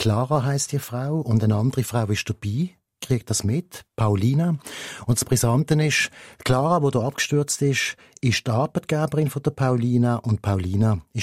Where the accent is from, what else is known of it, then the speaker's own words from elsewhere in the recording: Slovakia; now in Austria; Aber als Slowakin in Österreich wird man halt immer wieder mit dem Thema konfrontiert.